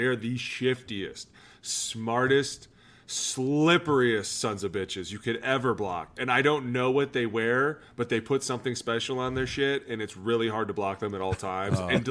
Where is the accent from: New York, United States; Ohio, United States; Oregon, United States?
Ohio, United States; Cleveland; We were at the bottom of this pile talking about how he was from Cincinnati and I was from Cleveland.